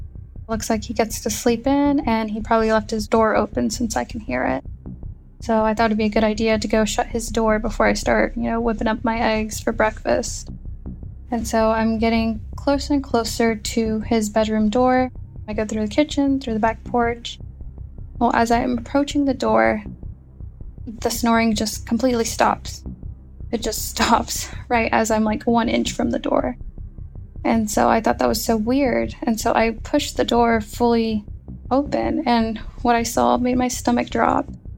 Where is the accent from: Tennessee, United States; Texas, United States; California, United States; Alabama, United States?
Texas, United States; Dallas; I'm from Dallas, Texas.